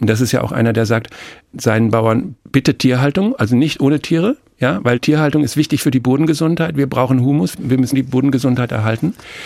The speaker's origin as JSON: {"language": "German", "region": "Hesse", "country": "Germany", "said": "was man eigentlich als Hesse mit einem Bayern nicht machen sollte"}